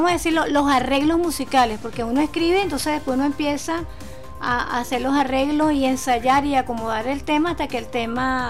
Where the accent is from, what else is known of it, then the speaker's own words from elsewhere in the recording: Venezuela; nos preocupa a nosotros como venezolanos, pues, dentro de todo lo que nos rodea